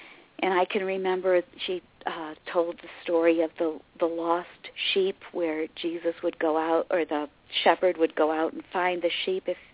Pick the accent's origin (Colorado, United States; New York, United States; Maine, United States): New York, United States; Syracuse; And I lived on the north side of Syracuse, New York, which was a multi-ethnic neighborhood where there were German families, Italian families